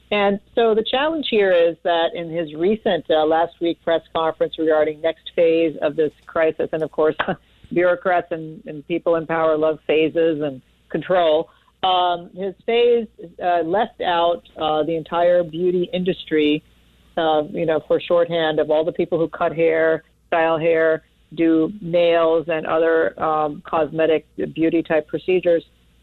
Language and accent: English; California, United States; in my home state of California